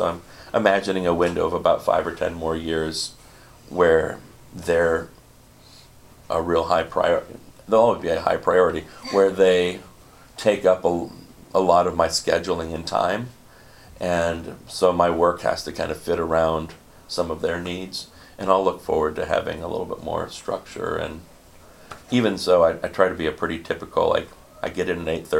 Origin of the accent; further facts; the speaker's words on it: Wisconsin, United States; I grew up in the Midwest. So I think for me, I don't know if this is a good answer or not, I grew up with a worker's mentality.